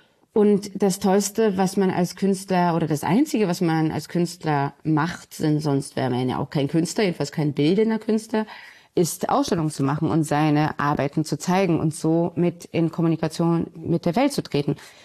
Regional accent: Katowice, Silesian Voivodeship, Poland; Aber das hängt natürlich auch alles damit zusammen, wo ich groß geworden bin. Mein Vater hatte damals eine Galerie in Katowice.

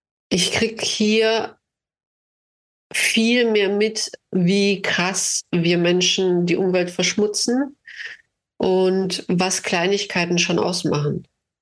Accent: Baden-Württemberg, Germany; also born or lived in Tajikistan; Ich bin in den Bergen geboren. Tadschikistan hat 97% Berganteil. Dann in Süddeutschland, am Rande der Schwäbischen Alb, hatte ich auch immer Berge um mich herum.

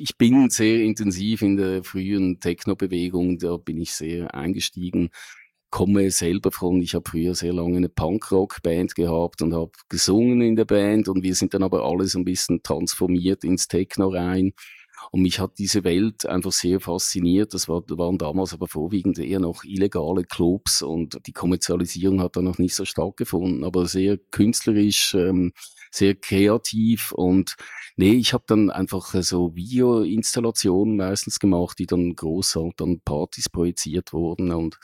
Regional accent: Switzerland; also born or lived in Berlin; als Schweizer einfach wahnsinnig gut ankommt in dieser Stadt

